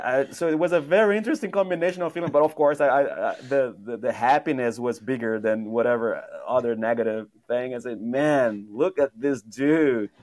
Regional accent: Brazil; English is a second language; now in Canada; I'm an immigrant from Brazil to Canada today. And I speak funny.

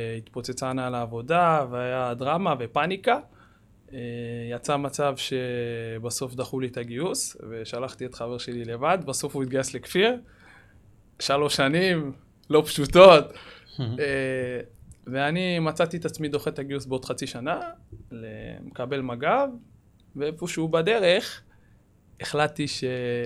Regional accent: Kiryat Gat, Southern District, Israel; אנחנו גדלנו בפריפריה, בקריית גת.

